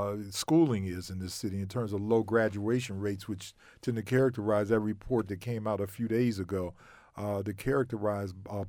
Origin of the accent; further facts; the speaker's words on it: Cleveland, Ohio, United States; I mean, I was in Cleveland in high school when Carl Stokes, that's my hometown, when he clearly changed the city.